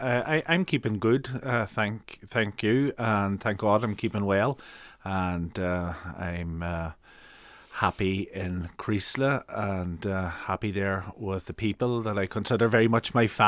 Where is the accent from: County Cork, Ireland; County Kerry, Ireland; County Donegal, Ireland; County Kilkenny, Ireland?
County Donegal, Ireland; Burtonport; I come from Burtonport, which was a very vibrant fishing village when I was growing up, and is the place where the ferry leaves to go to Ironmore Island, or the ferry boats. And it's a seaside area